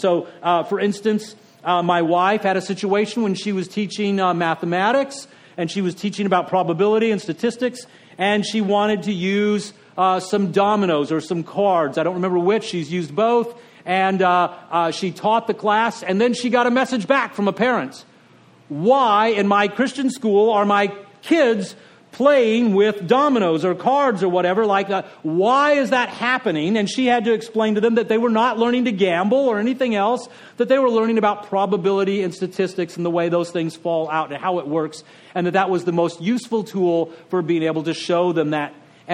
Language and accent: English; the South, United States; I'm aware that growing up in the South, that one of the things, the expectations is that in Bible Belt churches, social drinking is considered completely out of bounds.